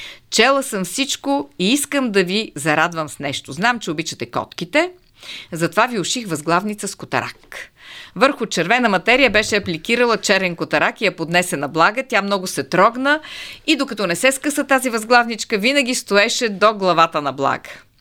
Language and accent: Bulgarian; Radomir, Pernik Province, Bulgaria; уредих я в гимназията на моя роден град Радомир, където живееше баща ми, лекар-пенсионер.